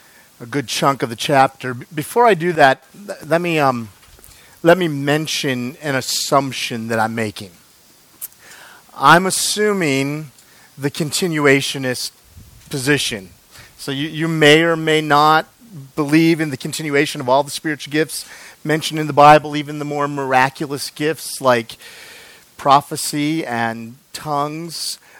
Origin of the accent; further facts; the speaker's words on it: Minnesota, United States; I am a Minnesotan, and it is 90 degrees outside, and I'm one of those weird Minnesotans who looks forward to winter.